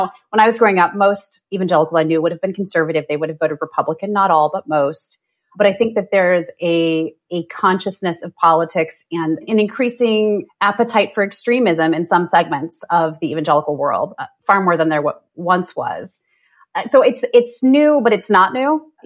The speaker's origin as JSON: {"language": "English", "region": "Midwest", "country": "United States", "tie": "born or raised there", "said": "You know, I grew up evangelical in the Midwest in the 80s and 90s."}